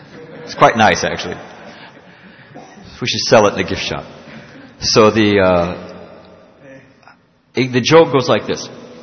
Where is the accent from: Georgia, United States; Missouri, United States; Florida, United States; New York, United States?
Missouri, United States; I'm from Missouri, you got to show me.